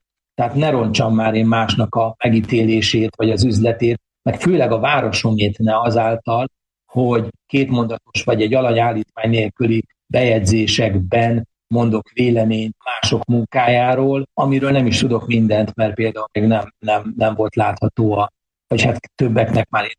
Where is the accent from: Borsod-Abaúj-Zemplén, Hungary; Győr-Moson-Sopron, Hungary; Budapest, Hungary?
Borsod-Abaúj-Zemplén, Hungary; Miskolc; Ezért vagyok rá büszke, hogy én miskolci vagyok.